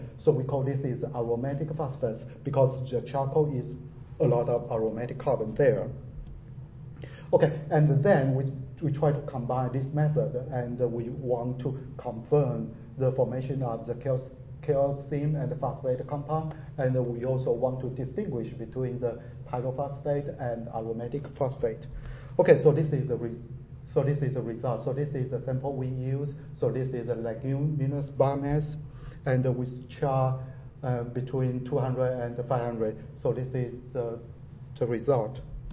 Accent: Taiwan; I'm from Taiwan.

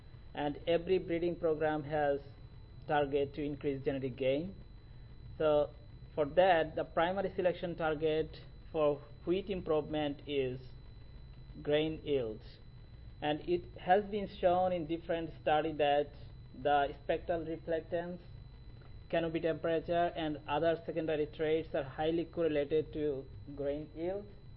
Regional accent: Bangladesh; I'm from Kansas State University and originally from Bangladesh.

